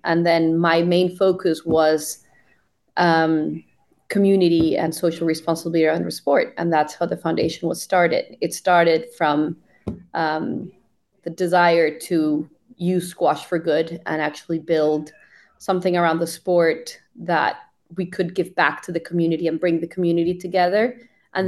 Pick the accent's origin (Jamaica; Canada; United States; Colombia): Colombia; I moved back to Colombia after college. I'm originally from Colombia.